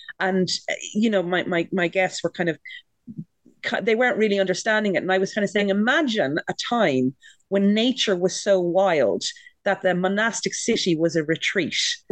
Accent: Ireland; I grew up in Catholic Ireland

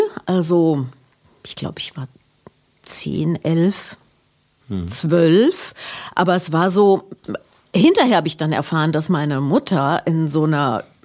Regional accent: Kassel, Hesse, Germany; Ich komme aus Kassel. Bei uns gab es keinen.

